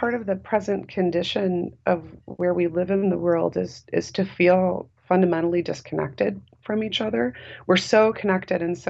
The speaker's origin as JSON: {"language": "English", "town": "Dubuque", "region": "Iowa", "country": "United States", "said": "I'm from Dubuque originally, and of course, you know, big meatpacking town, Dubuque."}